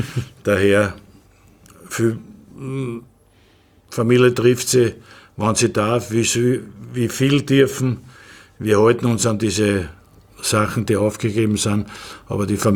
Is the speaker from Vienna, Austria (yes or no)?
yes; Vienna, Austria; born there; Außerdem bin ich ein geborener Wiener